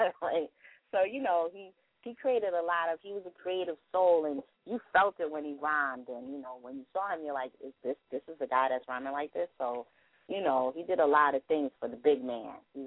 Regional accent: New York, United States; So he reps New York, and we're from New York, so I think it touched us more than it would touch.

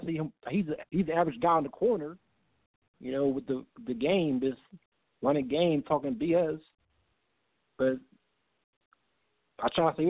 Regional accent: Philadelphia, Pennsylvania, United States; born there; It's dominating my neighborhood that I was born in. I was born in West Philadelphia. I just recently moved there from two years ago.

